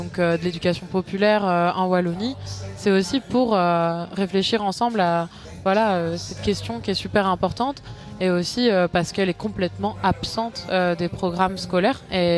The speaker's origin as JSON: {"language": "French", "town": "Nantes", "region": "Pays de la Loire", "country": "France", "said": "je parle d'un point de vue d'une Française. Je viens de Nantes, c'est une ville qui est un ancien port pendant la traite atlantique"}